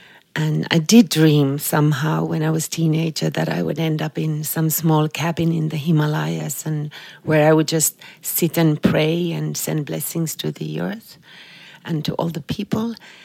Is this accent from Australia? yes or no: no; Finland; moved away as an adult; her request to leave my home country, Finland, and travel to India to study with Osho. And so I left on that journey, year 95